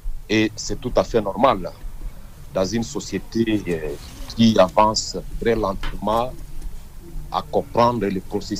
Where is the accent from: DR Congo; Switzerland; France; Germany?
DR Congo; Chez nous, au Congo, lorsqu'on est au pouvoir, on pense que le pays lui appartient.